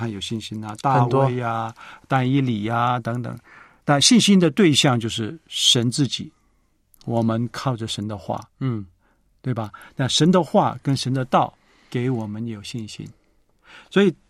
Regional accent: China

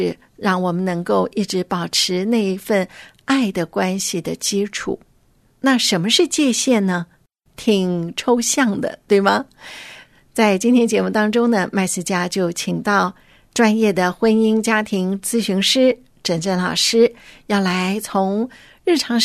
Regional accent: China; 因为你知道我们中国人都是四合院，对不对？

